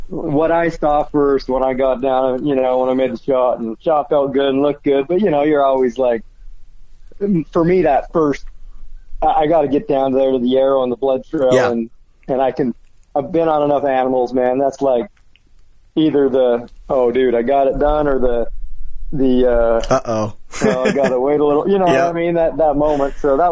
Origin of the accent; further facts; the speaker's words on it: Utah, United States; And here in my home state of Utah, it's just really what drives me year in and year out.